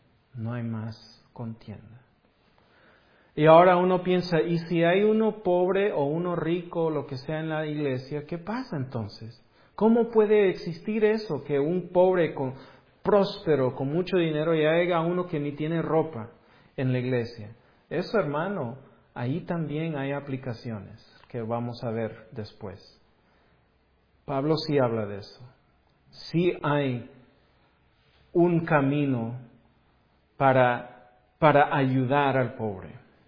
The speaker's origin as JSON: {"language": "Spanish", "country": "El Salvador", "said": "Bueno, no soy mexicano, soy de El Salvador, así que a mí no me pertenece nada, la verdad."}